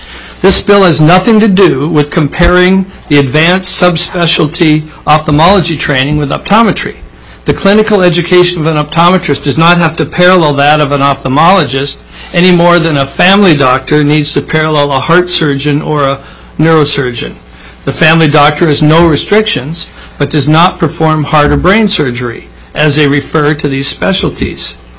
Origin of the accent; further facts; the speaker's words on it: Ketchikan, Alaska, United States; also born or lived in Craig; I was born and raised in Ketchikan and Craig, and I was the first Alaska Native optometrist.